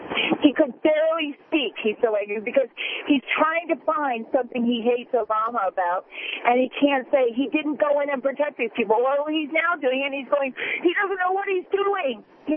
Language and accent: English; Connecticut, United States; I'm from Connecticut.